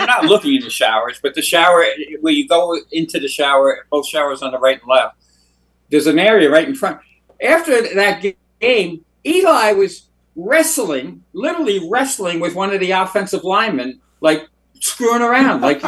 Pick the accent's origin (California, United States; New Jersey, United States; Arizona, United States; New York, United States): New Jersey, United States; He thinks I'm from San Diego, but I'm from New Jersey.